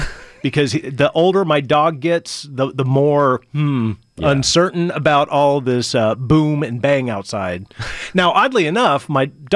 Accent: Florida, United States; Now, I grew up in Florida, and in Florida, anything that went off the ground was illegal.

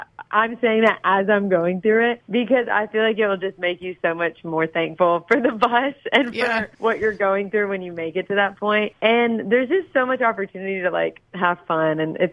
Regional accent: Georgia, United States; And we're calling them the Georgia only shows because I obviously had to come back to my home state.

